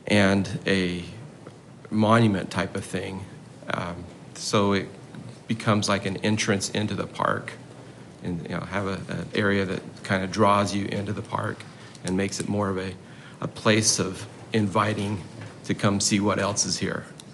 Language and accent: English; Mesa, Arizona, United States; I've been a lifelong born and raised in Mesa.